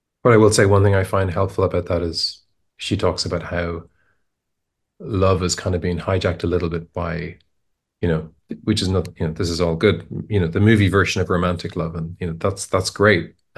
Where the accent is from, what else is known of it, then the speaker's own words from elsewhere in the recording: Ireland; because I'm from Ireland. But the Irish language, which I grew up learning, it's not direct.